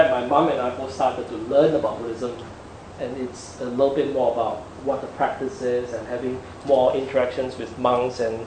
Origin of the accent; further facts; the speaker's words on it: Malaysia; I grew up in Malaysia